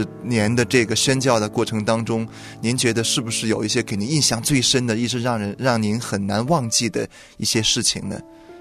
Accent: China; 因为好像我们中国人想起这个非洲人来好像都有一点怕怕的

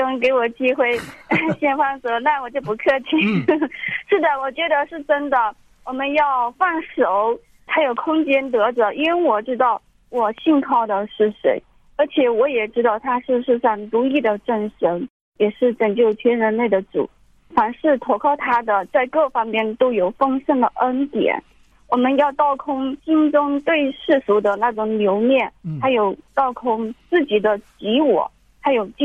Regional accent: Guilin, Guangxi, China; 我是来自广西桂林的

